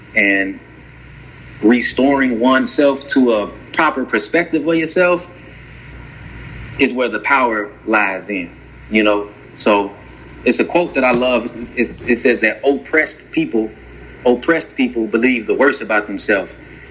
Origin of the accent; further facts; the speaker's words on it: Markham, Illinois, United States; also born or lived in Roseland, Chicago; So I'm from the South Suburbs, Markham, Harvey area.